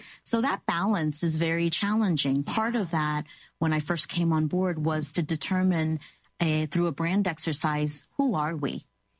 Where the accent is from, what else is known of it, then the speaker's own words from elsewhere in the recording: New York City, New York, United States; So I'm an immigrant. My family and I immigrated when I was 10 months old. I was raised in New York City, went through the whole New York City public school system.